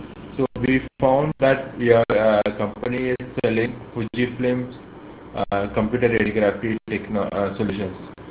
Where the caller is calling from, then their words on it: India; calling from BIS Research India. I'm calling from India.